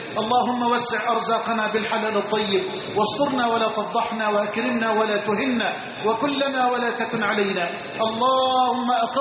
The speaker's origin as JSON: {"language": "Arabic", "country": "Egypt"}